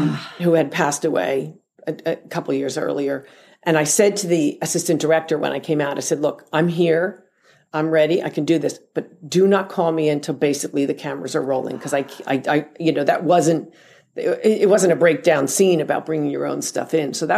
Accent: New Jersey, United States; I said, well, of course I can. I'm from New Jersey.

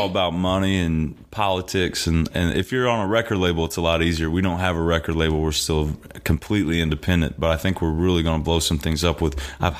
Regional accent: Indiana, United States; growing up in Southern Indiana, I mean, obviously, he just talks about the way we grow up

